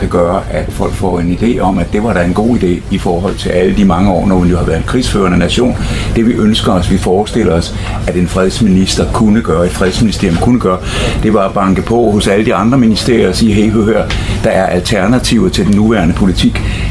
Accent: Capital Region of Denmark, Denmark; Jeg kommer fra Bornholm

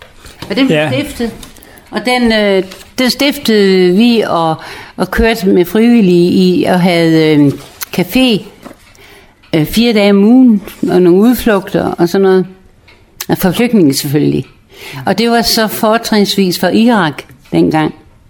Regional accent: Reersø, Zealand, Denmark; moved away as an adult; Jeg kommer fra Sjælland, Vestjylland, en lille bitte knort af en halvø, der ligger mellem Kalundborg og Korsør, der hedder Reersø, og der er jeg født for 82 år siden, og flyttede herop i 72.

